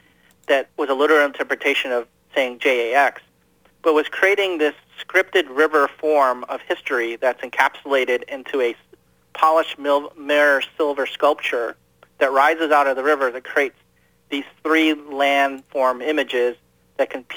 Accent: Philippines; My largest sculpture is in my homeland right now in the Philippines. I'm Filipino.

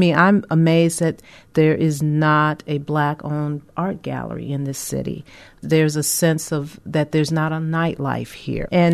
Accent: Chicago, Illinois, United States; Not even Chicago made the list, my hometown, which was a shocker too.

